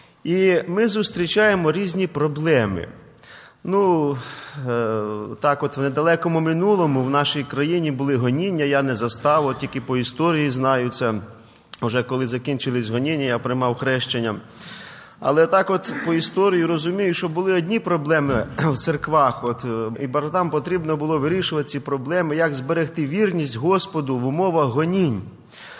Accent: Zhytomyr Oblast, Ukraine; now in Khutory, Ukraine; Я родом із Житомирської області

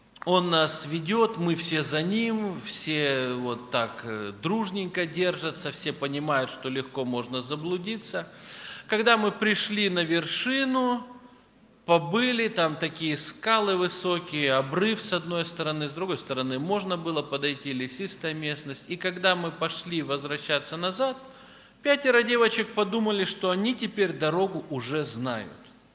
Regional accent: Chelyabinsk, Chelyabinsk Oblast, Russia; я из Челябинска.

